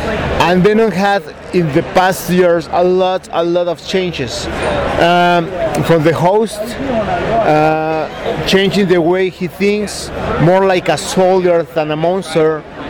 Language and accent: English; Mexico; English is a second language; moved away; I am coming from Mexico, you know, a place with tropical weather.